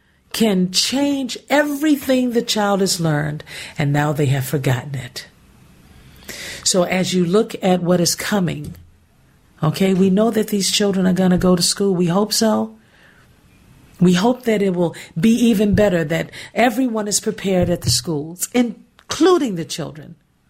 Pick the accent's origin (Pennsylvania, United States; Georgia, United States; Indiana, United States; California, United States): Indiana, United States; Gary; I was born and raised in Gary, Indiana. And one thing about Gary, Indiana, it was so important for education.